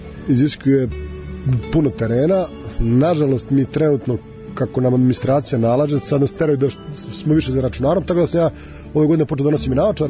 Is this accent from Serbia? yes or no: yes; Bajina Bašta, Šumadija and Western Serbia, Serbia; also born or lived in Kraljevo / Belgrade; now in Novi Sad, Serbia; Ja sam iz Bajine Bašte u srednju školu u Kraljevo, pa sam studirao u Beogradu, radio u Bajinoj Bašti, sad radim i živim u Novom Sadu.